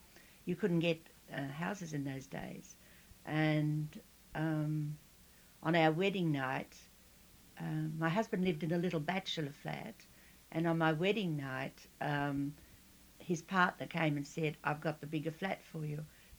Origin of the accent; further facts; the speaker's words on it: Sydney, New South Wales, Australia; born there; from 26 River Road, Emu Plains. I was born on the 23rd of August 1922 in Sydney, nationality I'm Australian